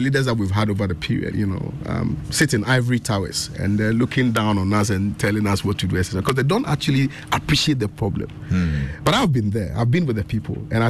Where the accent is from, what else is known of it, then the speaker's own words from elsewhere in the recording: Ghana; I grew up in Asantimampo.